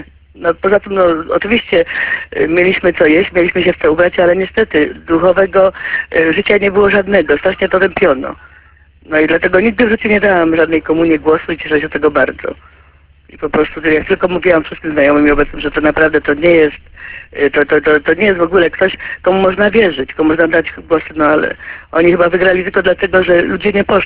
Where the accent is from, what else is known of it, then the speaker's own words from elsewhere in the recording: Mikołów, Silesian Voivodeship, Poland; ja też właśnie pochodzę ze Śląska